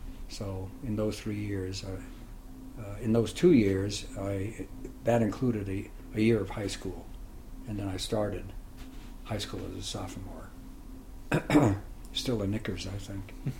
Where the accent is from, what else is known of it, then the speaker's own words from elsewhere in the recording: New York, United States; born there; I was born in New York in 1921 of immigrant parents. They both came from the Russian Empire, one dad from White Russia and my mother from the Ukraine.